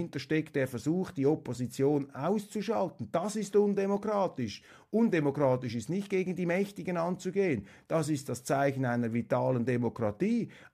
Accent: Switzerland; Trotzdem als Schweizer befürworte ich dieses WEF.

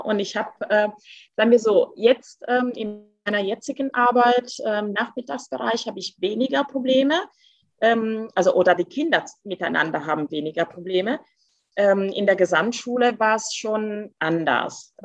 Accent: Italy; German is a second language; now in Germany; ich bin Italienerin. Ich bin keine Deutsche, ich bin Italienerin

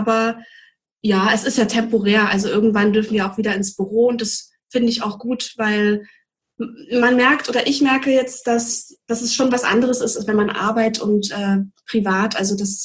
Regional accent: Brandenburg, Germany; now in Heidelberg, Germany; ich komme ganz ursprünglich aus Brandenburg. Und bin jetzt in Heidelberg, jetzt muss ich kurz überlegen, 2010, ja, also jetzt 10 Jahre. Und habe davor 3 Jahre in Freiburg oder bei Freiburg in einem kleineren Dorf

